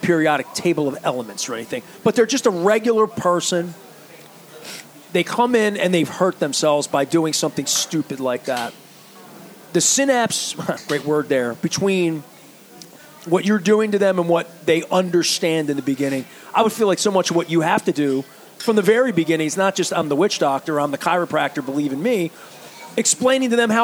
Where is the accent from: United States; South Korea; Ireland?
Ireland; Dundalk, County Louth; Because I remember growing up in Dundalk